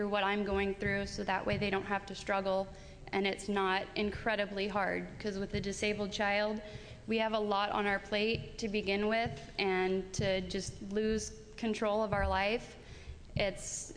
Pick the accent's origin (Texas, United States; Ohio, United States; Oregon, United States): Oregon, United States; Pendleton; I am from Pendleton.